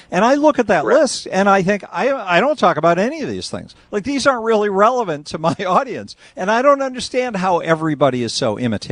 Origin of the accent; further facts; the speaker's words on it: Boston, Massachusetts, United States; I do recall growing up in Boston that the local hit station, whether it was MEX or whatever, that they would mix in an occasional local artist.